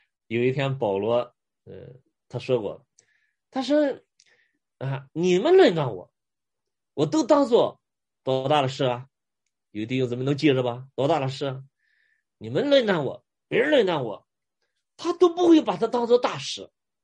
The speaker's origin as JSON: {"language": "Chinese", "country": "China", "said": "我们中国人"}